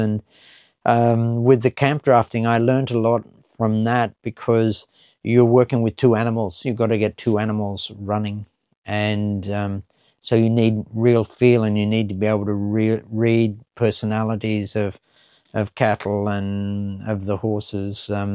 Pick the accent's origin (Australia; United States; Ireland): Australia; now in United Kingdom; The weather and the rainfall is very similar to where I grew up in Australia.